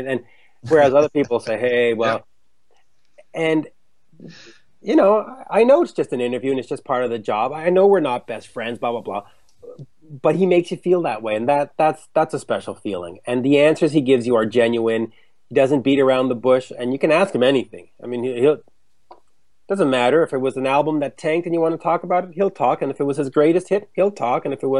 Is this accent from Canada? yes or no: yes; Canada; And it was remarkable to me as a Canadian that the folks that need to, you know, to die in dignity is important.